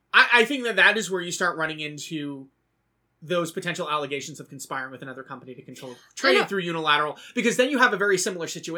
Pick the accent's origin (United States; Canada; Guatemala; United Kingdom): Canada; I know that, as a Canadian, our weird separation of state and federal...